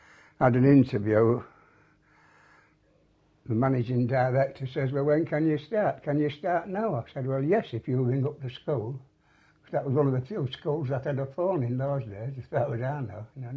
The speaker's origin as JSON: {"language": "English", "town": "Hull", "region": "Yorkshire and the Humber", "country": "United Kingdom", "tie": "born or raised there"}